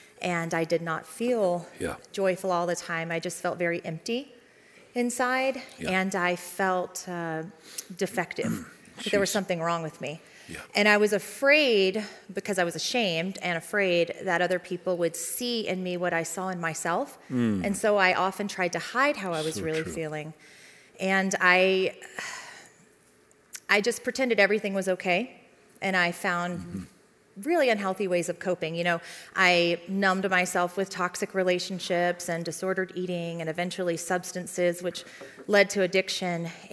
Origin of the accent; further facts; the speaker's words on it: Mississippi, United States; So I grew up, I'm actually from Mississippi.